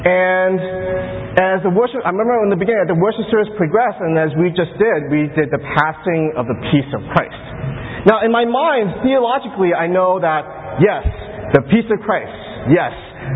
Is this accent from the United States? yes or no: yes; Quincy, Massachusetts, United States; I grew up in Quincy, and the part of Quincy I grew up in if you look at a map, it's actually a peninsula.